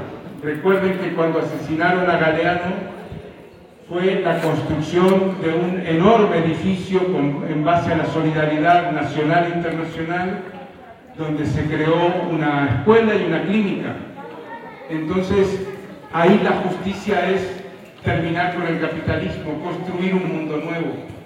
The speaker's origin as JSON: {"language": "Spanish", "country": "Uruguay", "said": "Yo soy de Uruguay."}